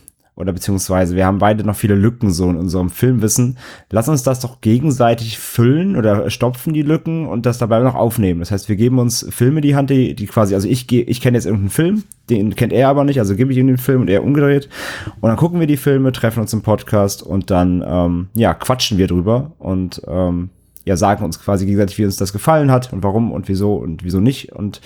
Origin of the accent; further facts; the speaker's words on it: Rhineland, Germany; born there; now in Hamburg, Germany; ich komme aus Hamburg, beziehungsweise gebürtig, ich bin hier aus dem Rheinland. Wohne aber seit knapp 7 Jahren in Hamburg.